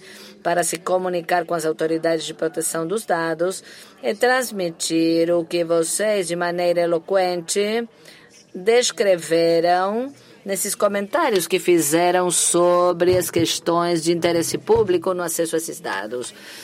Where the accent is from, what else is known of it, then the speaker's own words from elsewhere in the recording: Sweden; Eu sou sueco.